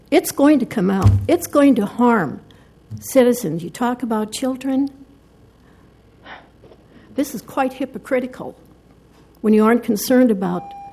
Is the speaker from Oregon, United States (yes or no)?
yes; Portland, Oregon, United States; I'm from East Portland. This isn't just a Tabor and Arlington issue.